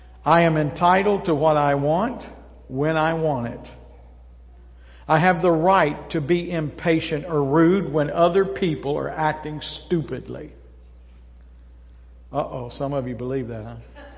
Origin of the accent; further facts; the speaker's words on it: Kentucky, United States; Listen, I was born and raised in Central Kentucky.